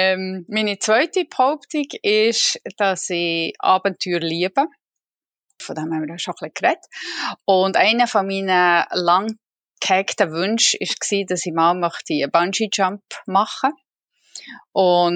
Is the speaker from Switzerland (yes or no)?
yes; Givisier, Fribourg, Switzerland; also born or lived in Murten; Ich bin in Fribourg, also respektive in Givisier, ganz ein kleiner Vorort von Fribourg, aufgewachsen. Als ganz kleine habe ich sogar noch zu Murten gewohnt, was vielleicht mehr ein Begriff ist als Givisier, aber alles im Kanton Fribourg.